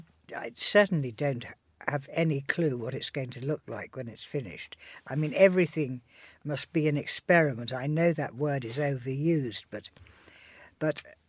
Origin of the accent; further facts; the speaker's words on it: Hadleigh, East of England, United Kingdom; the Artist's House on the edge of Hadley, where I grew up in Suffolk